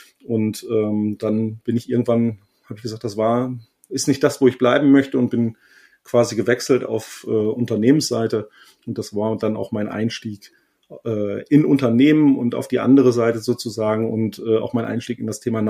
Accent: North Rhine-Westphalia, Germany; Also ich komme aus Ostwestfalen, ich bin gebürtiger Ostwestfale und bin erstmal in die Welt. Ich habe in Wiesbaden studiert

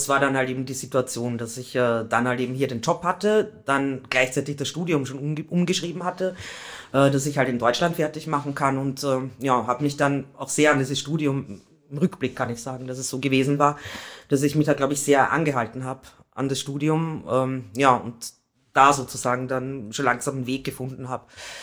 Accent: Vienna, Austria; moved away as an adult; now in Hamburg, Germany; Aus Wien.

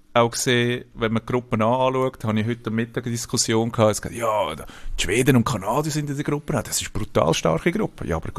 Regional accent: Austria; Ich finde es als Österreicher auch ein bisschen zu Recht.

